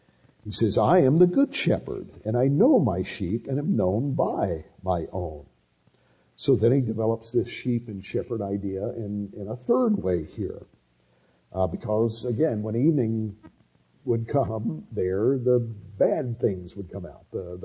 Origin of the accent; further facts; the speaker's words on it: Alabama, United States; I grew up in Alabama, and I was 15 when my family started attending the church.